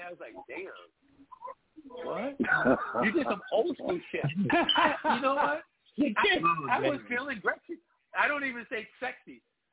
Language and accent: English; New York, United States; I'm doing a house show. I'm from New York. So I'm gonna do the house thing.